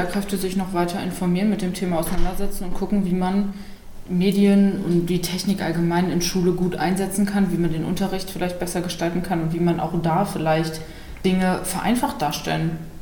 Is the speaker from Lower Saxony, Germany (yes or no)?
yes; Salzgitter, Lower Saxony, Germany; Ich komme aus Salzgitter und arbeite da auch bei der Stadt Salzgitter